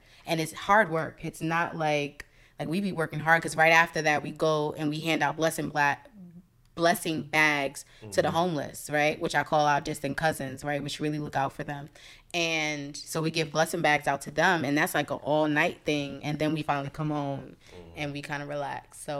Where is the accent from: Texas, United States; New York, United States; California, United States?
New York, United States; Harlem; now in Bronx, United States; Like I'm from Harlem, but I reside in the Bronx, right? Shout out to the Bronx, shout out to Harlem.